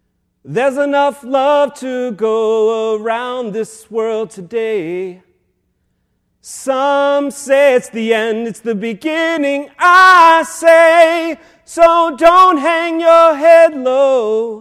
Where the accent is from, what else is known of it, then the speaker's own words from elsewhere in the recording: the South, United States; I always had this question about my identity as a Latino person growing up in the South.